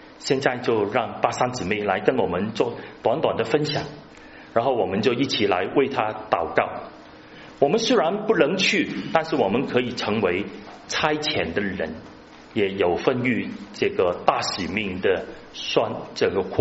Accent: Hong Kong; 好像我是香港人，我是把福音传给香港人

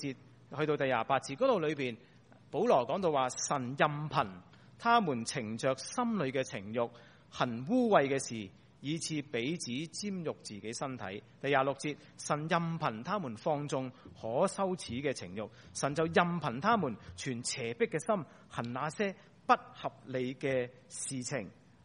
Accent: Hong Kong; 我哋以前呢，我哋喺我哋香港嘅年代长大嘅时候呢

